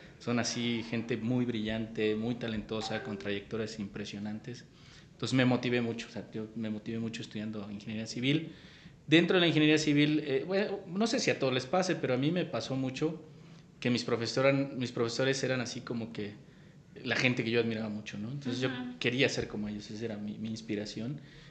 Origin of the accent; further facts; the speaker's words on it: Zacatlán, Puebla, Mexico; born there; now in Mexico City, Mexico; yo no soy de la Ciudad de México, nací en un pueblito que se llama Zacatlán, en el estado de Puebla.